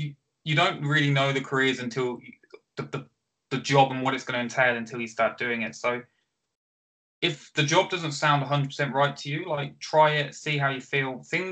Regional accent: Northampton, East Midlands, United Kingdom; I'm from Northampton, so Northampton boy

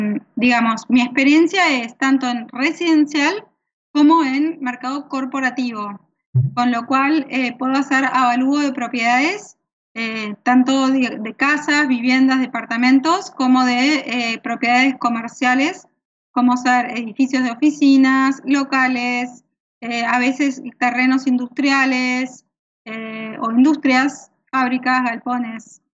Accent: Buenos Aires, Argentina; soy argentina, vivo acá en Buenos Aires desde que nací.

